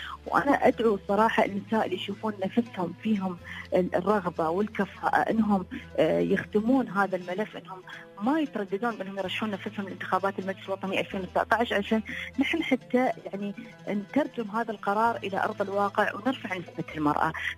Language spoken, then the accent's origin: Arabic; United Arab Emirates; أنا كمرأة إماراتية